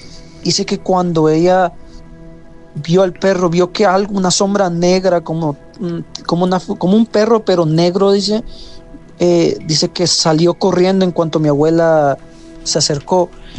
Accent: Guatemala; now in Omaha, United States; Yo soy de Guatemala. Bien, pero estoy amigos. Viviendo ahorita en Omaha, Nebraska, ya llevo 7 años viviendo acá.

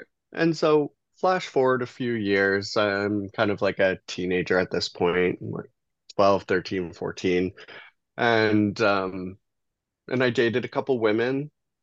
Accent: Belleville, Ontario, Canada; also born or lived in Guelph; So I'm 32. And I grew up in Belleville, Ontario. It's a town kind of on the 401, just a transient town. There's about under 50,000 people when I was growing up there.

